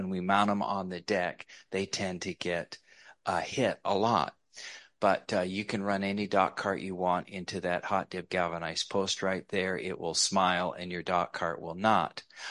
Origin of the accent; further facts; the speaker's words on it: Juneau, Alaska, United States; I grew up in Juneau, worked on commercial fishing boats starting at age 7 with my uncle through college